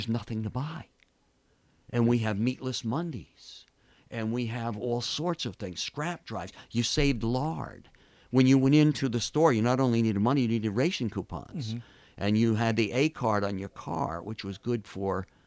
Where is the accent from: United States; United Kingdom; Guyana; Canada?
United States; Athens, New York; that right here in Athens, New York, my hometown, the Imperial Lifeboat and Davit Company came into existence.